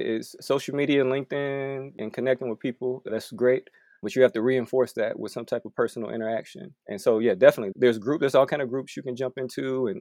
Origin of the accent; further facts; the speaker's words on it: Midwest, United States; When I came from the Midwest to the West Coast, I had to network. I didn't have any connections.